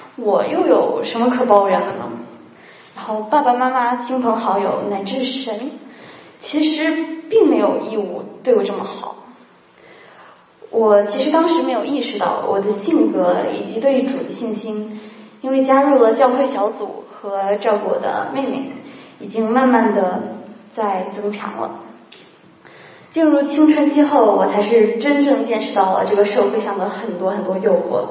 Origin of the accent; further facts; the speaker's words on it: Beijing, China; 童年时期我生活在北京